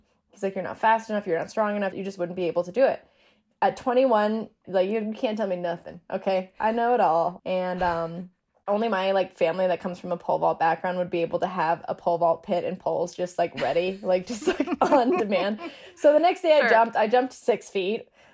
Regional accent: Denver, Colorado, United States; And so I'm from Denver, and my dad is like a well-known track name for at least a while

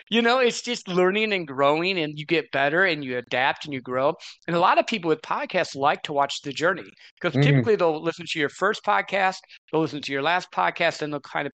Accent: Midwest, United States; Because I grew up in the Midwest, so I don't always understand. Like I live over here on the what they call the West Coast now, because I'm in Arizona, right on the edge of California area

